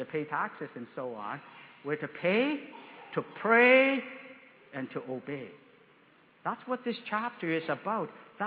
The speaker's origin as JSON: {"language": "English", "country": "Canada", "lives_now": "United States", "said": "we're from Canada."}